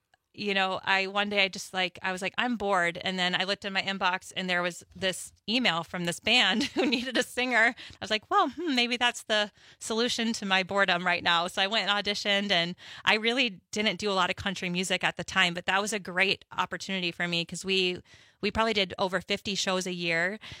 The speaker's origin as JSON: {"language": "English", "town": "Baltimore", "region": "Maryland", "country": "United States", "tie": "born there", "also_born_or_lived": "Calgary, Canada / Boulder / San Francisco / Houston", "lives_now": "Madison, United States", "said": "I was born in Baltimore, Maryland, lived in Calgary, Canada, Boulder, Colorado, San Francisco, California, Houston, Texas, and then we moved to the Madison area"}